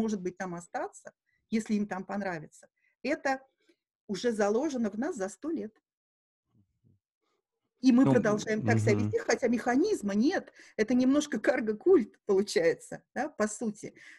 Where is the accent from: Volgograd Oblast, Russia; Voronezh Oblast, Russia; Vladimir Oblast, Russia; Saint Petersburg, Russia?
Saint Petersburg, Russia; also born or lived in Kamchatka / Moscow / Vienna, Austria; Я выросла в разных местах. Я родилась в Ленинграде, кусочек детства провела на Камчатке, потом вернулась в Москву, приехала в Москву, для семьи это частично было вернуться в Москву. После этого я долгое время вместе с родителями жила в Австрии